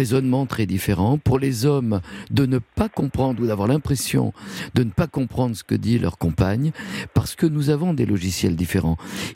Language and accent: French; Bordeaux, Nouvelle-Aquitaine, France; je suis de Bordeaux et effectivement on ne doit pas mettre d'eau dans son vin.